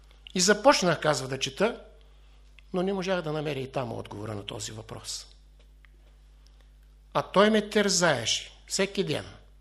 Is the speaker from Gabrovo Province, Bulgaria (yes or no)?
yes; Gabrovo Province, Bulgaria; дойдохме на моето родно село. И една седмица така с баджанакът обикаляхме местата, където аз съм израснал.